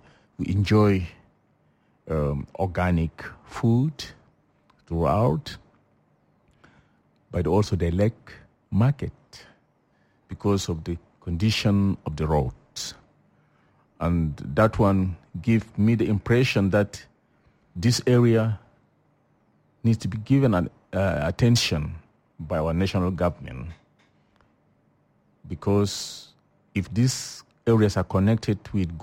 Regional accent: Morobo, Central Equatoria, South Sudan; I've been visiting here frequently. That's my hometown. Morobo, I was last there in 2019.

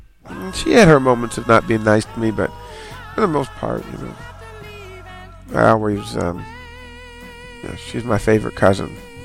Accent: Kentucky, United States; And of course, you know, I grew up in Kentucky.

